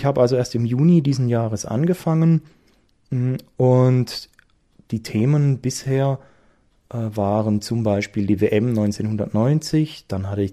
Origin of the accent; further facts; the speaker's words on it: Karlsruhe, Baden-Württemberg, Germany; Dort, wo ich herkomme, in Karlsruhe, ist es ein Bier mit einem Schnaps.